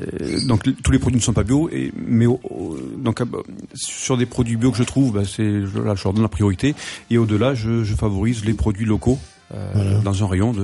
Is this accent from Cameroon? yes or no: no; South-East, France; Et je vais également dans le sud-est puisque c'est ma région d'origine.